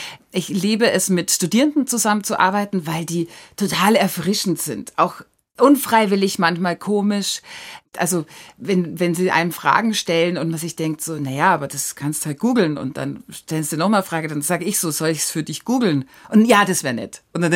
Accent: Bavaria, Germany; Ich bin im Prinzip zwischen Hopfengärten aufgewachsen. Ganz am Anfang haben wir selber auch noch ein bisschen einen Hopfen gehabt, bis ich so 4 oder 5 war. Und es ist schön in der Hallertau.

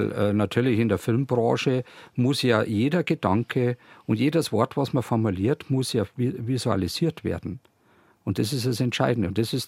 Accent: Landshut, Bavaria, Germany; born there; Ja, dort bin ich in Achdorf tatsächlich auch geboren.

